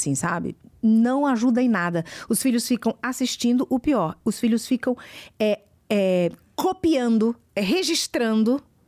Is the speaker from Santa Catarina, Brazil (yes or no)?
no; Pernambuco, Brazil; eu sou uma nordestina, sou pernambucana